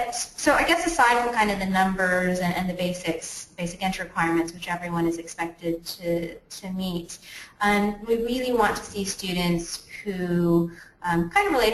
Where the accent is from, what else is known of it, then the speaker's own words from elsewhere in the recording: California, United States; now in London, United Kingdom; you said I'm from California, so people are able to kind of power through the cold here.